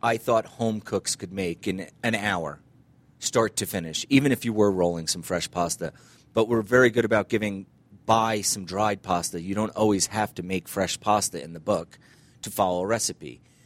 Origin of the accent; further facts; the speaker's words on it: New Jersey, United States; My mother's, my grandmother's, yes, and just the way we grew up in New Jersey.